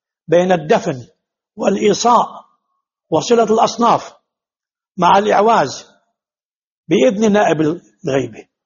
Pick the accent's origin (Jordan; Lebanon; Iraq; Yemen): Lebanon; أما في مثل هذه الأيام لا، ولا سيما عندنا في لبنان مثلا وبعض البلدان